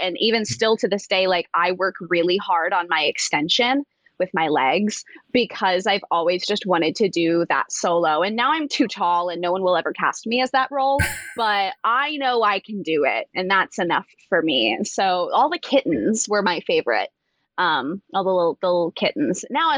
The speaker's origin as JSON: {"language": "English", "town": "Las Vegas", "region": "Nevada", "country": "United States", "said": "I'm from Las Vegas."}